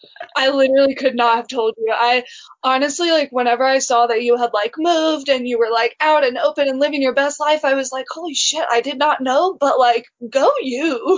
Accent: the South, United States; And I think like growing up in the South, it was a lot harder to like rid myself of those like negative connotations of it

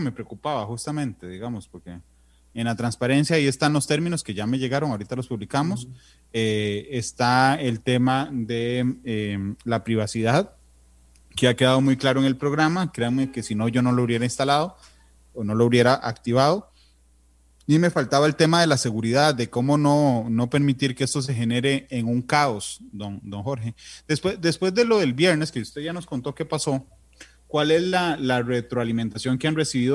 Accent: Costa Rica; soy una tica de mediana edad que nació en los años en donde se pierden los baby boomers y la generación X, Y, Z, etcétera.

